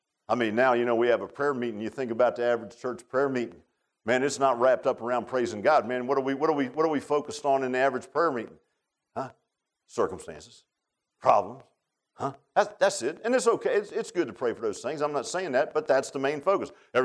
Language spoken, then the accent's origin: English; Virginia Beach, Virginia, United States; I grew up in Virginia Beach, so didn't look all mountainy, you know.